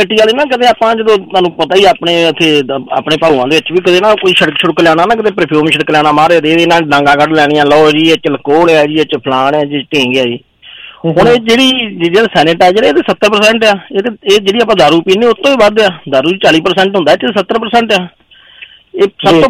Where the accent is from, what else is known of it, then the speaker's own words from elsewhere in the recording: Sarhali, Punjab, India; ਮੇਰਾ ਪਿੰਡ ਆ ਜੀ ਮੇਰਾ ਪਿੰਡ ਸਰਿਆਲੀ ਆ ਵੱਡੀ ਸਰਿਆਲੀ ਆ